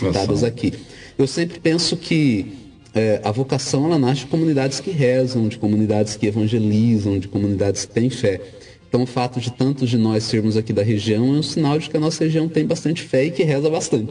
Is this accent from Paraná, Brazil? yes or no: yes; Andirá, Paraná, Brazil; born there; Nasci em Andirá, né, numa época em que só existia uma paróquia